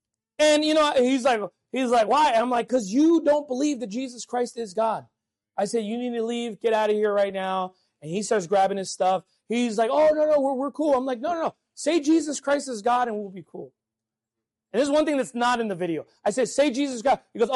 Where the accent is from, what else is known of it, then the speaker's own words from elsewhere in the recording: California, United States; I'm from California, by the way. Don't hold it against me.